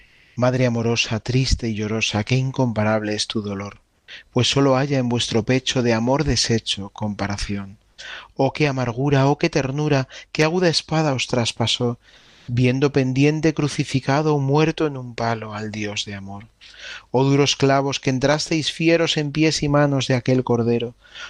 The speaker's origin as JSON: {"language": "Spanish", "town": "La Alberca", "region": "Castile and León", "country": "Spain", "tie": "born or raised there", "said": "en mi parroquia de la Alberca, en mi pueblo de la Alberca, transmitido durante generaciones"}